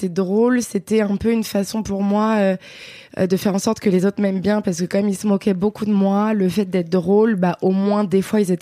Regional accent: Auvergne-Rhône-Alpes, France; J'ai grandi dans le Beaujolais, un petit village à côté de Villefranche-sur-Saône.

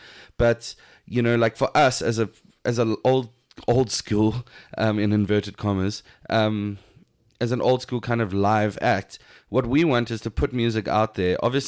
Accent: South Africa; we're from South Africa.

